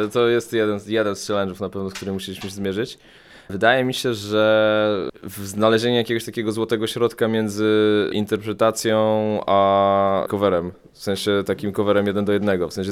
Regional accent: Gdańsk, Pomeranian Voivodeship, Poland; Oni byli z Gdańska, my też jesteśmy z Gdańska.

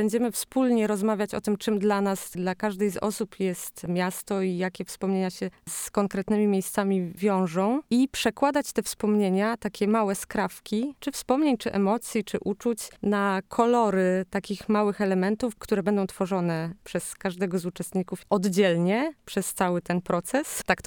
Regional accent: Olsztyn, Warmian-Masurian Voivodeship, Poland; ja pochodzę z Olsztyna, tu się wychowałam, tu się urodziłam, tu się urodzili moi rodzice, z kolei dziadkowie przyjechali tutaj z różnych stron.

